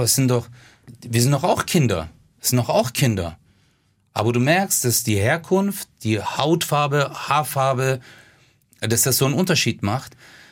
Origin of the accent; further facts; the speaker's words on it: Germany; ich bin ja Deutscher und mein Nachbar war öfter in der Türkei als ich.